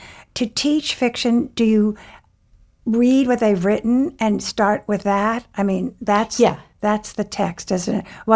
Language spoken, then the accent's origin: English; Trenton, New Jersey, United States; And you know I'm from Trenton. That's why I can get to call it Philly.